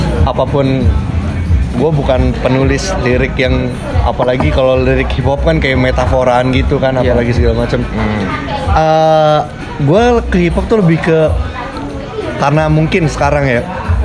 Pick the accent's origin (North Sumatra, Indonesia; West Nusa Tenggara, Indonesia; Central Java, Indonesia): Central Java, Indonesia; Surakarta; Gue dari Solo juga.